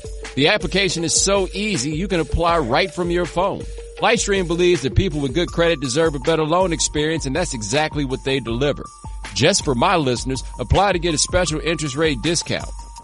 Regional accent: the South, United States; I am from the South. So, you know, college football means something a little different to me.

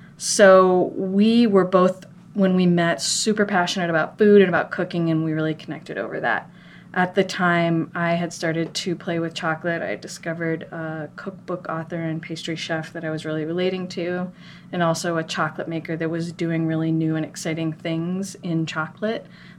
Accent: Minnesota, United States; I grew up in Minnesota. I had no intention to live in the South

